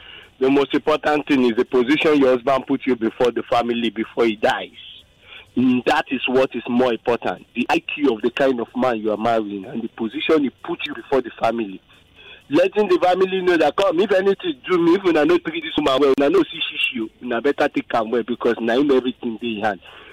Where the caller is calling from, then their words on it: Lekki, Lagos, Nigeria; calling from Lekki.